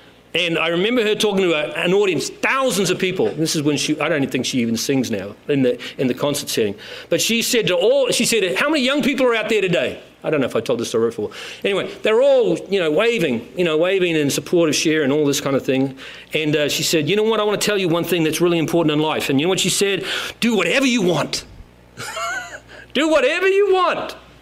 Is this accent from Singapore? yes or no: no; New Zealand; moved away; It was very hard for New Zealand when I came from New Zealand to like, why are they putting savory with sweet?